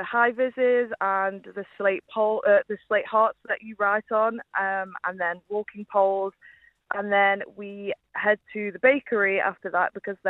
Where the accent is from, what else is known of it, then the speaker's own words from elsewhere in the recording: Stoke-on-Trent, West Midlands, United Kingdom; I'm from Stoke-on-Trent, so it's about a 25-minute drive to the village.